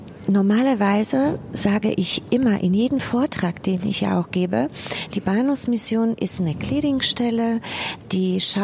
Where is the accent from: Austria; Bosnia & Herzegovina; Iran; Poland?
Poland; Upper Silesia; now in Bochum, Germany; ich komme aus Oberschlesien, spreche Polnisch und musste auch ein bisschen Russisch lernen damals.